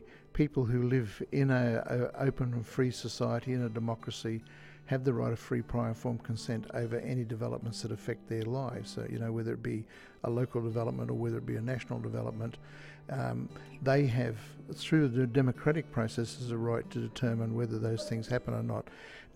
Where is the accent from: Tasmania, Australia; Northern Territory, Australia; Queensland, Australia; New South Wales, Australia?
Queensland, Australia; and my people are the Aboriginal people of Australia. Particularly, we're from the Gubbi Gubbi and Batchelor group, which are coastal people. We call ourselves saltwater people